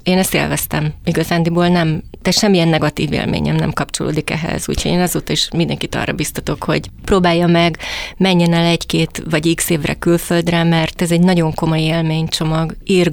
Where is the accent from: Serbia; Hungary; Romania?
Hungary; born there; also born or lived in Latin America; Én Magyarországon születtem, egy vidéki városban, viszont a 80-as évek közepén a szüleim kaptak egy lehetőséget külszolgálatra, és ezzel éltek is.